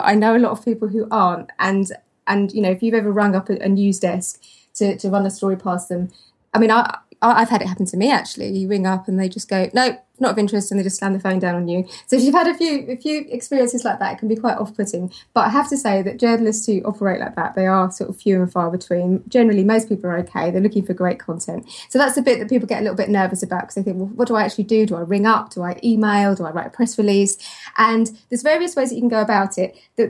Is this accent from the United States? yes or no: no; United Kingdom; I keep apologizing, I'm very British of me to interrupt.